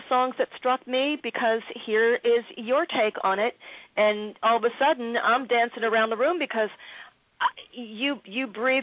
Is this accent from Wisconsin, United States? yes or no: no; Philadelphia, Pennsylvania, United States; we had great radio stations growing up in Philly, and some of them were AM.